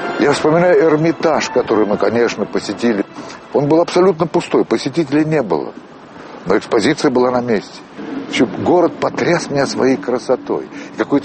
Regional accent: Moscow, Russia; О Ленинграде я, маленький москвич, слышал очень много.

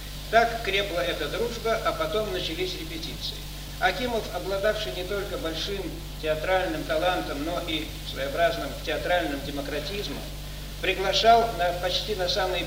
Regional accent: Saint Petersburg, Russia; Мне особенно приятно об этом сейчас рассказать, потому что я ленинградец.

